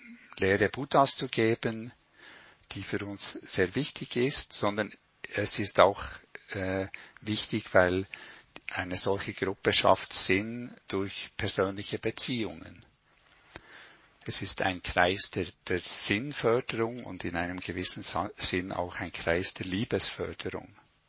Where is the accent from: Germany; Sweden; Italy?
Sweden; ich bin in Schweden aufgewachsen, ich habe Freunde dort, die ich besuchen möchte